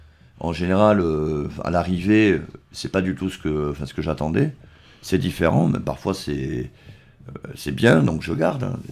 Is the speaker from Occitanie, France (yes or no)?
yes; Tarbes, Occitanie, France; parce qu'en fait, je suis de Tarbes, donc ça me fait du déplacement.